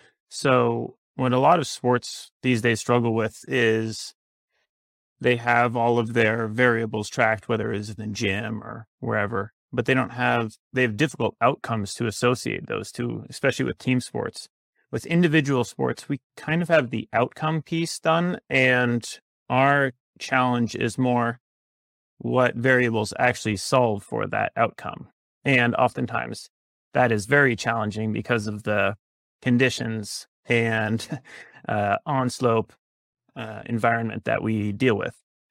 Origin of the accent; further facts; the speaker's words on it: Vermont, United States; So I grew up in Vermont and I was a skier growing up